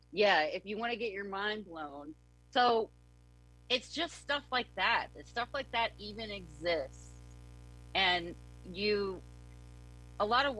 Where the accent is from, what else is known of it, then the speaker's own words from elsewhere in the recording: Kentucky, United States; also born or lived in New York City; I'm from Kentucky and I lived in New York City for 16 years. And when my husband and I got our place in the Catskills